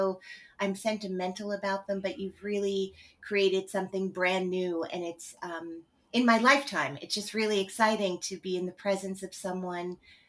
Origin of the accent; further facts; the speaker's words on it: New Jersey, United States; you know, I grew up in New Jersey. So getting to Manhattan, I just drove over the George Washington Bridge. It was not a big deal to come here.